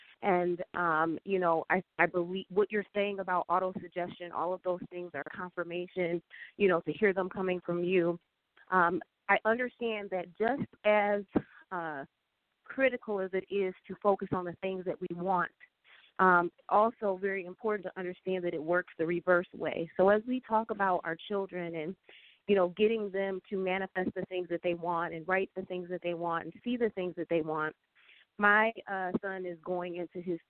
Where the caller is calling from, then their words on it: Detroit, Michigan, United States; I'm reaching out from Detroit, Michigan